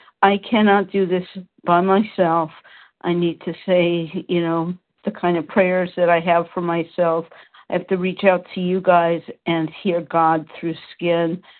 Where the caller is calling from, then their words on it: Petaluma, California, United States; from Petaluma, California